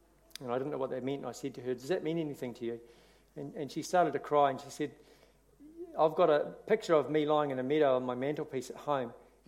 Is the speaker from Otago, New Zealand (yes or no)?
no; Auckland, New Zealand; I grew up in Auckland, and I'm the youngest of 3 children to a non-Christian family.